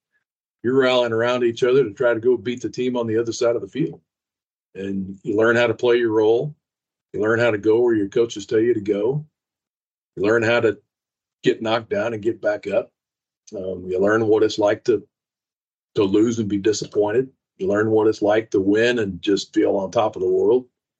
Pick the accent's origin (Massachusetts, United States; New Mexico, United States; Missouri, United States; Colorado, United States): New Mexico, United States; Silver City; So I grew up in a small mining town in southern New Mexico called Silver City.